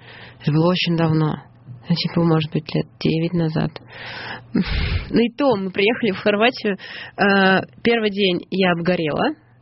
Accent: Russia; он говорит, вы откуда? Я говорю, из России.

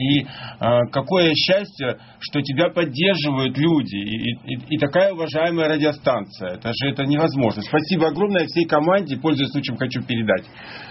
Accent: Kultuk, Irkutsk Oblast, Russia; born there; Я родился на Байкале именно в этом месте, в Култуке.

